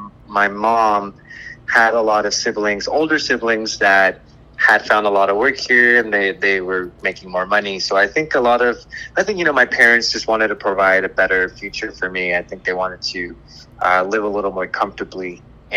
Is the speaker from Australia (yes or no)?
no; San Diego, California, United States; also born or lived in Tijuana; So I was born in Tijuana, Mexico, and I was in the Colonia Independencia, which is up on a hill in TJ. And I lived there for about 4 or 5 months before my parents and I immigrated to San Diego